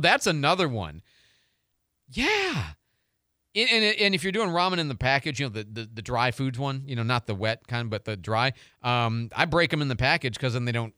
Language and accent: English; Ireland; it's not racism because I'm Irish, it's, what is it, it's nationalism